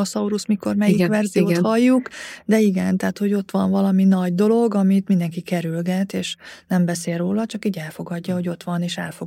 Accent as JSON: {"language": "Hungarian", "region": "Heves", "country": "Hungary", "tie": "born or raised there", "said": "Én Heves megyében nőttem föl"}